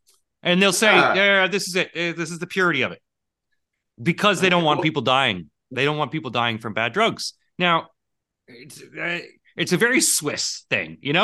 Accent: Canada; we all see living in Europe and as a Canadian, you watch American commercials

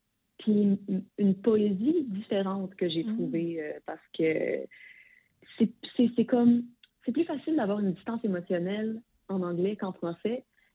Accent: Quebec, Canada; first language French; Je suis québécoise, francophone, le français est ma langue maternelle

